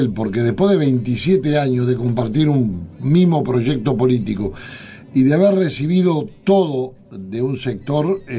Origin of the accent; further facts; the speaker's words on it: Paysandú, Uruguay; Yo salí de Paysandú pobre políticamente